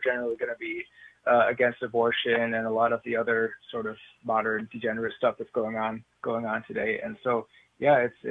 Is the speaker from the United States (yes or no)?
yes; Northeast, United States; I grew up in the Northeast, which is a hotbed of modernity and liberalism and all that, and cost of living is insanely expensive